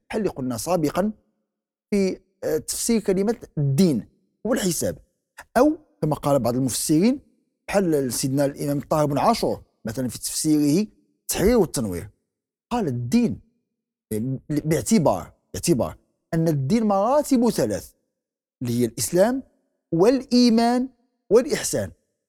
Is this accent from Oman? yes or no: no; Morocco; والحمد لله كنعيشوه في بلدنا المغرب مثلا